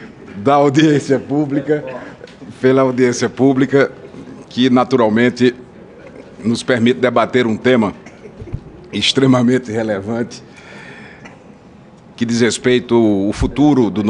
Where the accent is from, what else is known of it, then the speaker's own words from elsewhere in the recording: Campina Grande, Paraíba, Brazil; fui prefeito da minha cidade natal, Campina Grande